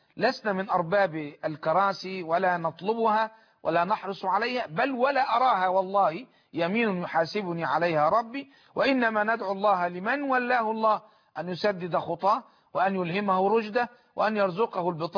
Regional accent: Egypt; أرى بلدي مصر بلا انحراف وبلا خطأ،

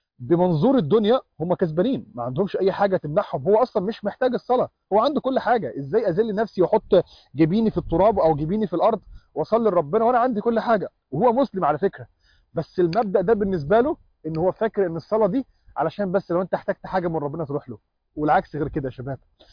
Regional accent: Alexandria, Alexandria Governorate, Egypt; في الوقت ده أنا يومها بالليل رحت المسجد عندنا في اسكندرية

